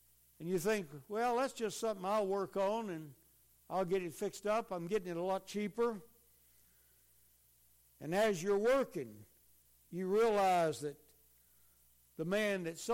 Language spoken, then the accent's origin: English; the South, United States; now in Central Pennsylvania, United States; I was born and raised in the South. I don't ever want to go back. I've been all over the United States in 6 foreign countries. But I find that I love Central Pennsylvania.